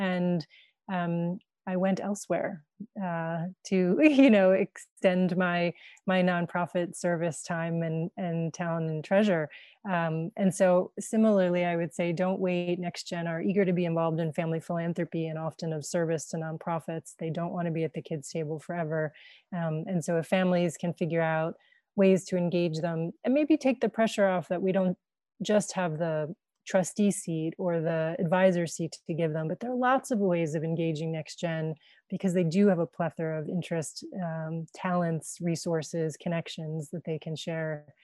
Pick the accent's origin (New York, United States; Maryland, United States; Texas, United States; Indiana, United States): Maryland, United States; Baltimore; I moved back to my hometown of Baltimore from college